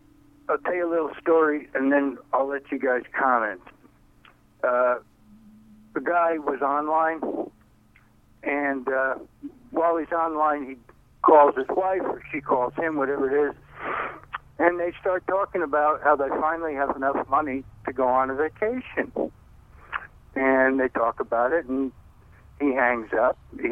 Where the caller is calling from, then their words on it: Durham, New York, United States; I'm calling from Durham, New York.